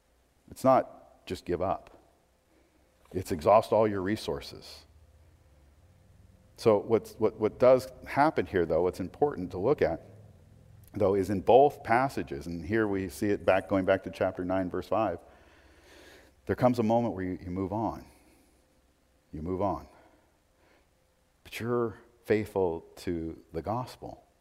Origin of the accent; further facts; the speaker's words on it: Portland, United States; I always thought I would be serving in Portland. I was born and raised in Portland.